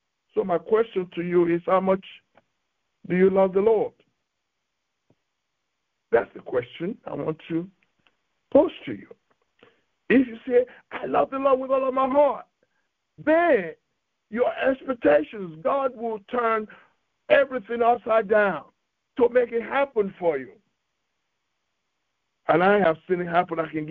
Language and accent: English; Nigeria; I remember when I was growing up in Nigeria